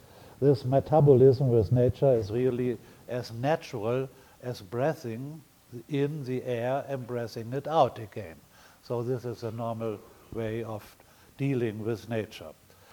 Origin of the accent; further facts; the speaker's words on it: Hamburg, Germany; The sea level will rise so that my hometown, Hamburg, may disappear together with a lot of islands in the Pacific.